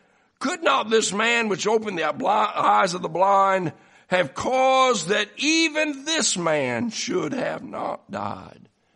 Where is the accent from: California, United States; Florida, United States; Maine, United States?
Maine, United States; Waldoboro; born there; I was born in the Waldenboro Hospital on October the 17th, 1964.